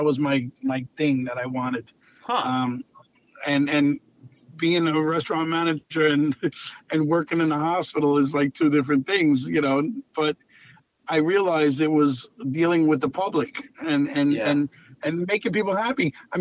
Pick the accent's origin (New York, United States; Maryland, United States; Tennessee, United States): New York, United States; Levittown; I'm 54 years old, born and raised in Levittown, Long Island, moved to Queens, Maspeth, Queens, and went to high school, Grover Cleveland High School in Ridgewood